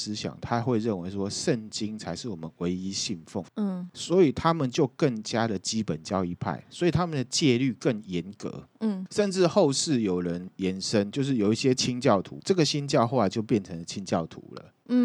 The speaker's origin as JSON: {"language": "Chinese", "country": "Taiwan", "said": "就像我们台湾人会去问卜一样嘛。"}